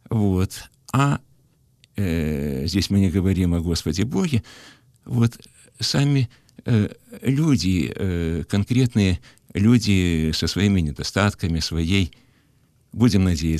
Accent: Kyiv, Ukraine; moved away as an adult; и по сознанию своему, и по чувствам, по образу жизни я убежденный киевлянин, я очень люблю родной свой город. Я много о нем писал, жил здесь, ходил в школу, учился ходить

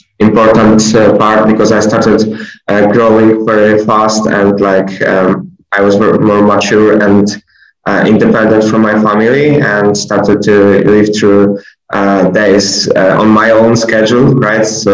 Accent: Wadowice, Lesser Poland, Poland; I'm originally not from Krakow. I'm originally from Wadowice town. So it's very small town. And for high school, I decided to go to the Krakow for high school.

